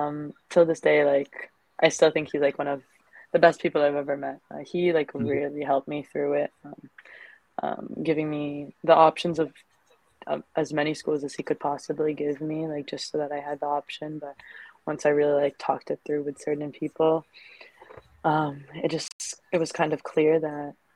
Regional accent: Canada; born there; technically I'm Phil-Canadian just because I was born there, but I'm full Filipino. Both of my parents are full Filipino.

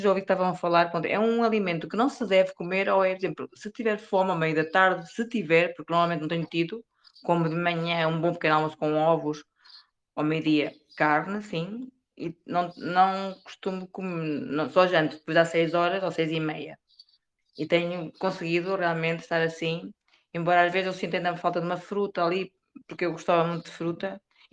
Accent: Portugal; Olá, eu sou de Portugal, comecei há pouco tempo.

